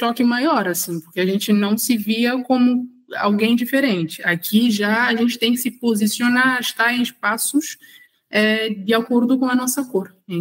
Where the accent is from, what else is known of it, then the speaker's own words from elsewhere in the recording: Praia, Santiago, Cape Verde; moved away as an adult; now in Brazil; Então, nasci em Cabo Verde. Cabo Verde é um arquipélago de 10 ilhas, eu sou da capital, de Santiago, praia. Eu tenho 24 anos, eu vim de Cabo Verde para estudar aqui no Brasil.